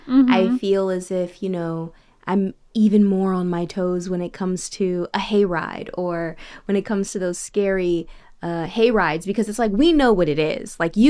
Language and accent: English; Atlanta, Georgia, United States; also born or lived in Los Angeles / New York; You know, I grew up in Atlanta and LA and New York.